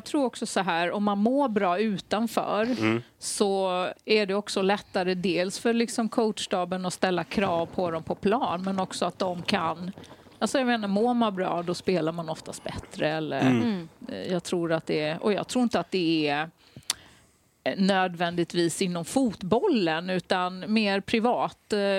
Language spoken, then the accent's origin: Swedish; Värnamo, Jönköping County, Sweden; Smålänning. Född och uppvuxen i Värnamo.